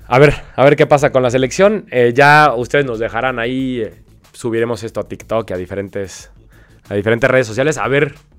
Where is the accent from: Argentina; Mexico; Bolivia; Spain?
Mexico; Sí, y más siendo mexicano, yo creo que hay varias, ¿no?